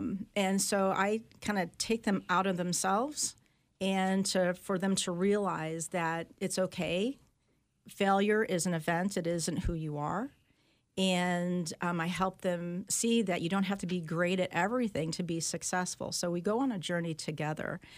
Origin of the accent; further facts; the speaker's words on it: Midwest, United States; I was from the Midwest, and people really wanted a Midwesterner to help them in real estate.